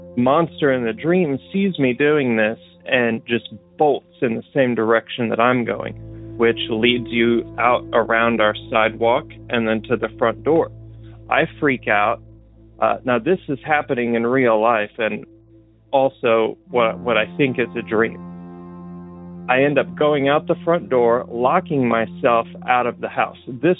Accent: Oklahoma, United States; now in Georgia, United States; I live in Georgia. I grew up in Oklahoma, just about 20 miles north of Tulsa.

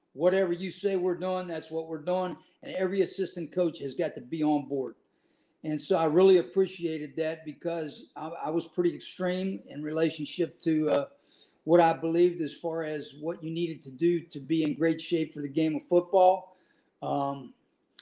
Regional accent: West Virginia, United States; I'm from West Virginia, Pennsylvania area. You know, both my grandfathers were coal miners.

